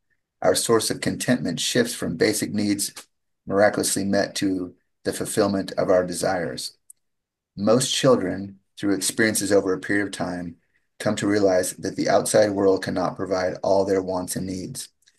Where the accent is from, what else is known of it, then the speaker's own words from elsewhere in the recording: Phoenix, Arizona, United States; And once again … from Phoenix, Arizona.